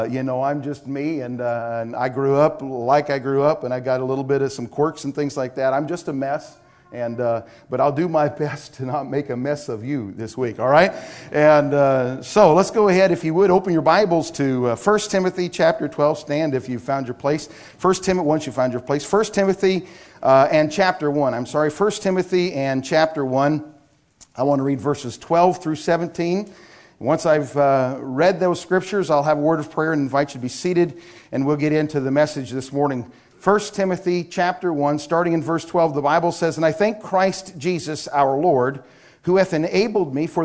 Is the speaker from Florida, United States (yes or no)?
no; Washington, United States; I'm a guest. I'm from Washington State. I grew up in Washington State all my life.